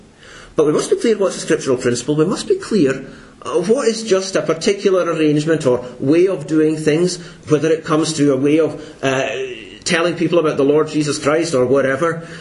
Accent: Kilmarnock, Scotland, United Kingdom; You know, I remember when I was a boy and I grew up in Kilmarnock

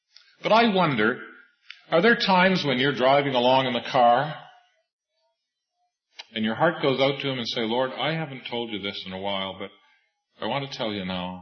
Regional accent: Scotland, United Kingdom; And, of course, being a Scotsman, I don't give them too much money.

